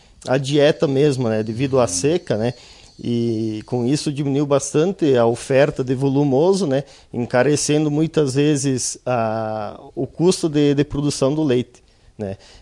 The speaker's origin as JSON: {"language": "Portuguese", "town": "Vila Maria", "country": "Brazil", "said": "Vila Maria."}